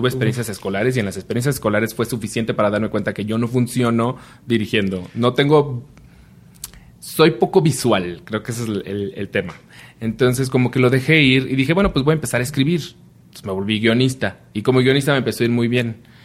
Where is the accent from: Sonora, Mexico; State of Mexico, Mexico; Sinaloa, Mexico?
State of Mexico, Mexico; O sea, puedo decir que crecí en Ciudad de México. Es Estado de México, pero es lo que le llaman zona metropolitana.